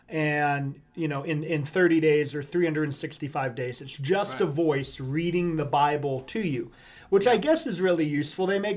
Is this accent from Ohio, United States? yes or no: yes; Columbus, Ohio, United States; now in Cincinnati, United States; Well, I'm from Columbus, Ohio, but I'm down here in Cincinnati, Ohio